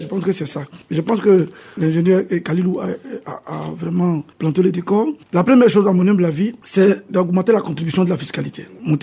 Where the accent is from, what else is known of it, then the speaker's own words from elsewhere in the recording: Côte d’Ivoire; Mais il faut, je suis ivoirien, ce qui marche